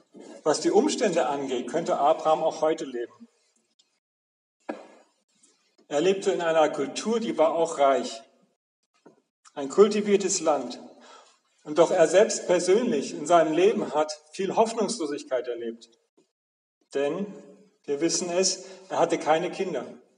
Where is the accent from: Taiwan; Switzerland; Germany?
Germany; Northern Germany; So wie ich mich manchmal fühle als Norddeutscher in der Pfalz.